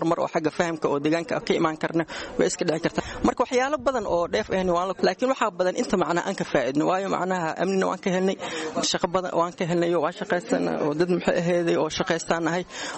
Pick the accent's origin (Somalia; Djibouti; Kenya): Somalia; Mogadishu, Banaadir; Walaal aniga horta waxaan ka imid magaalada Muqdisho 1998